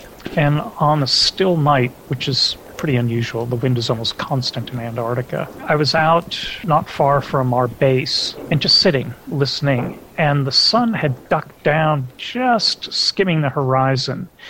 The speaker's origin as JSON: {"language": "English", "country": "Algeria", "tie": "born or raised there", "said": "growing up in Algeria during the war"}